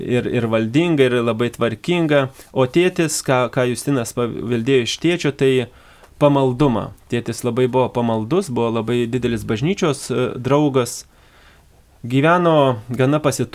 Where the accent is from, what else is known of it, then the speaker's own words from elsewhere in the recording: Alytus County, Lithuania; Mano tėviškai netoli vyko garsus Kalniškės mūšis